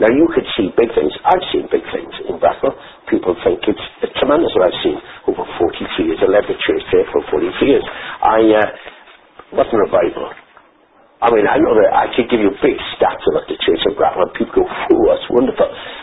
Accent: Wales, United Kingdom; One pastored a church in North Pembrokeshire, where I come from. Well, I come from Mid Pembrokeshire.

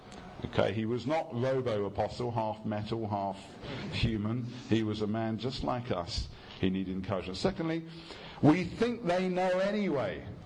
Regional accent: United Kingdom; No encouragement, please, we're British, is another aspect.

